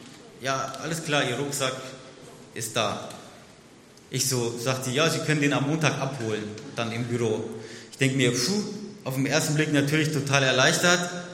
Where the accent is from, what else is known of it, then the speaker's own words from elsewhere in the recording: Haiger, Hesse, Germany; also born or lived in Giessen; in Haiger-Seelebach, in meiner Heimatgemeinde, auch eine Predigt halten. Und ich habe dann noch in Gießen gewohnt